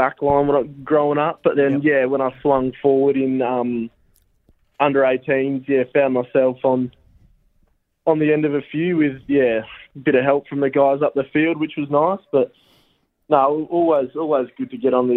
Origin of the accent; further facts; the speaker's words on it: Wembley Downs, Western Australia, Australia; Oh, I'm from Wembley, or a suburb called Wembley Down, so it's a little bit further out, but not far away.